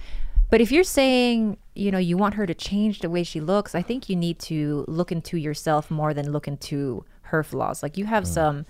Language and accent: English; Philippines; moved away; I grew up in the Philippines, and I generally think that my stomach used to be a little stronger when I was living there.